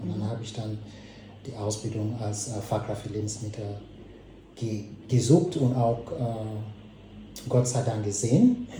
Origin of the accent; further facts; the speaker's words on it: Cameroon; moved away as an adult; now in Germany; ich komme aus Kamerun, ich bin 31 Jahre alt.